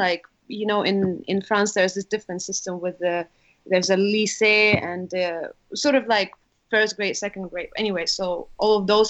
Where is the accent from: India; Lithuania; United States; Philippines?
Lithuania; English is a second language; now in England; I come from Lithuania, and we don't have a comics market, like, whatsoever. Mm, and then right. I live in England